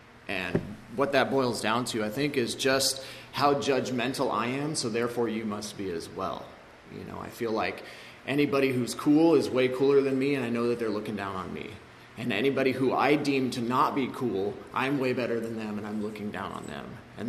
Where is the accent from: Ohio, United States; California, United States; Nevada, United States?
California, United States; Antelope Valley; also born or lived in Victorville; I grew up out here in the Antelope Valley until I was a teenager. Then I took a move over to Victorville, which is, for those of you that don't know, it's the other Antelope Valley, basically. So I lived in the desert for a really long time.